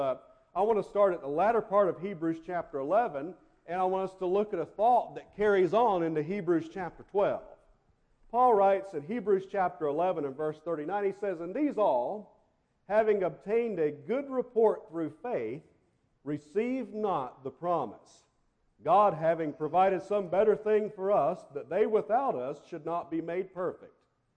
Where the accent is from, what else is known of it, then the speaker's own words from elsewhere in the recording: McClinney, Florida, United States; heading back to Florida to my hometown where the Lord will bless us. I'll be able to assist with serving the church that I grew up in McClinney, Florida.